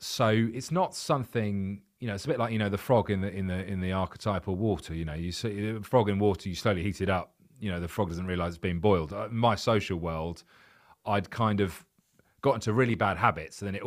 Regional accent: London, United Kingdom; So I'm from London. I moved to a different bit of London, but London's so massive that, you know, you can move literally an hour away from where you used to live.

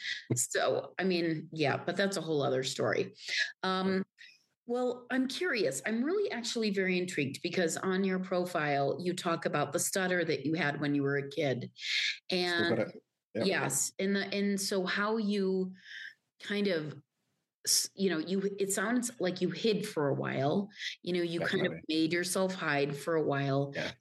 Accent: Pakistan; now in Santa Fe, United States; since I grew up in Pakistan

